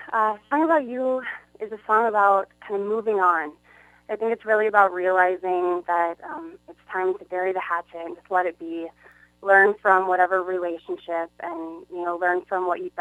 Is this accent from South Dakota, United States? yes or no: yes; Mitchell, South Dakota, United States; I'm from Mitchell, South Dakota.